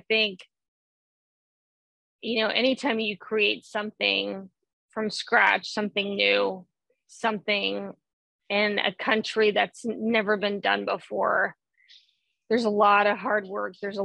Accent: the South, United States; I was born and raised in the South.

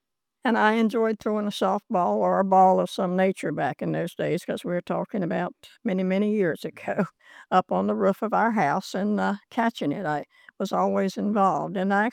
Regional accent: High Point, North Carolina, United States; growing up in the city of High Point was a beautiful childhood for me. You have a close community.

